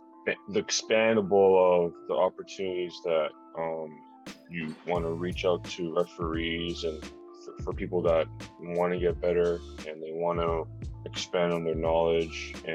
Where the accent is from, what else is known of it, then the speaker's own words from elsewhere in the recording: Richmond Hill, Ontario, Canada; So I'm from Toronto, Canada. I live in a small town called Richmond Hill. It's more so like a farmish, small city side. Nothing too, it's not big. I don't live downtown Toronto where it's always fast paced.